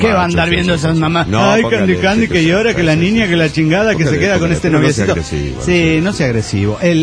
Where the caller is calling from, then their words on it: Trelew, Chubut, Argentina; de Trelew, Chubut, Argentina.